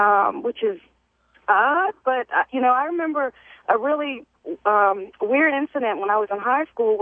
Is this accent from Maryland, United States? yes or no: yes; Maryland, United States; I'm also an African-American woman. I grew up in Harford County, Maryland in the 70s